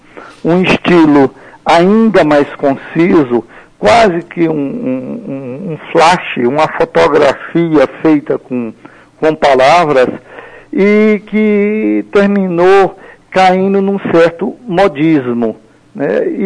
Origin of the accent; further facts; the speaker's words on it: Brazil; also born or lived in Japan; embora sendo brasileiro, apenas morei no Japão por quase 3 anos